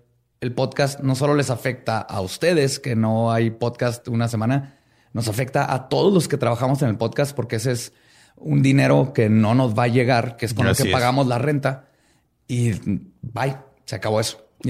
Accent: Mexico; somos mexicanos

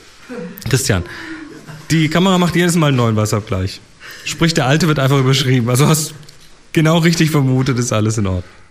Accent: Dortmund, North Rhine-Westphalia, Germany; ich komme aus Dortmund.

